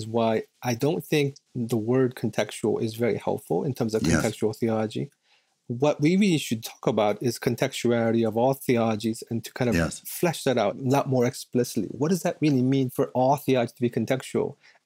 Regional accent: Virginia, United States; I grew up in the East Coast. I grew up in Virginia in the Korean American church.

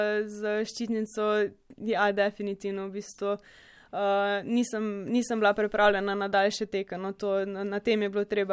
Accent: Mozirje, Savinja, Slovenia; glede na to, da prihajam iz Mozirja, v šolo sem hodila v Celje, v srednjo šolo

